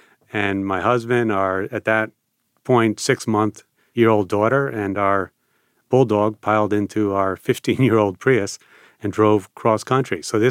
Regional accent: New York, United States; I'm originally from New York and was working in criminal justice.

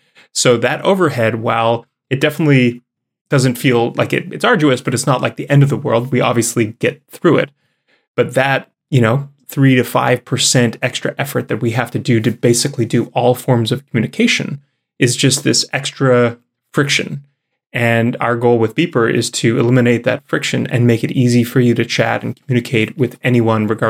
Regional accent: Canada; now in United States; I'm a Canadian. I live in the States. I've lived in Europe. I spent a lot of time in Asia during the Pebble days.

